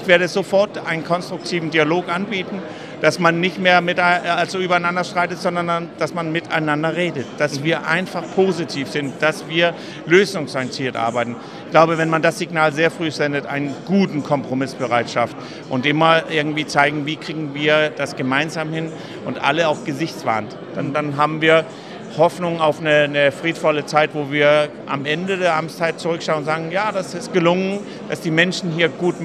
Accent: Rostock, Mecklenburg-Vorpommern, Germany; also born or lived in Copenhagen, Denmark; Ich bin Rostocker, ich bin zwar in Kopenhagen geboren, aber es sind ja keine 150 Kilometer von hier weg

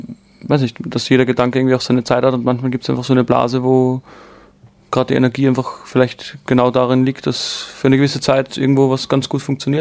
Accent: Austria; Also wir kommen aus Österreich

